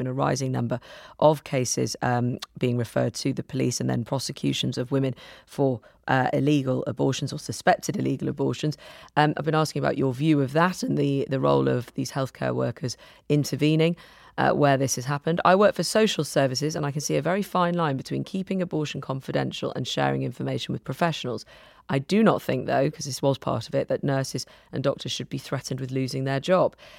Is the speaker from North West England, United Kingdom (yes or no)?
yes; Manchester, North West England, United Kingdom; got her start at the famous nightclub, the Hacienda in Manchester, her hometown, my hometown